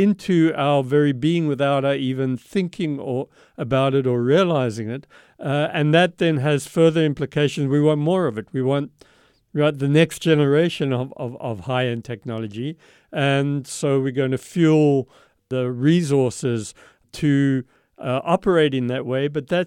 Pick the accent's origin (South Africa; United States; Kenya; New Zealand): South Africa; moved away; But I grew up in South Africa where, to go to school, you had to get dressed in a uniform